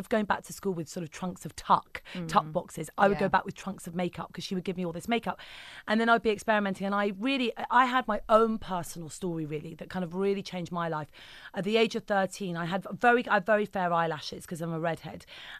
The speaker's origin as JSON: {"language": "English", "town": "Ibiza", "region": "Balearic Islands", "country": "Spain", "tie": "born or raised there", "said": "I grew up in Ibiza."}